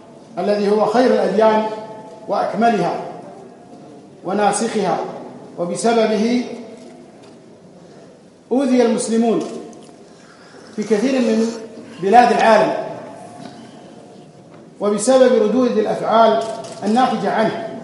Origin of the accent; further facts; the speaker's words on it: Kuwait; ونحن في بلدنا الكويت من أول الدول التي اكتوت بنار الإرهاب